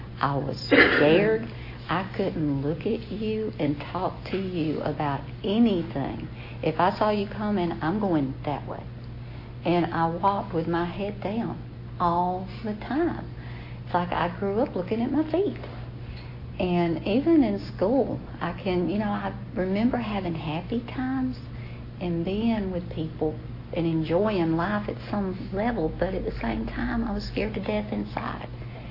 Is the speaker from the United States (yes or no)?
yes; United States; And I grew up right here in Cherokee County. Both my parents, you know, were hardworking people.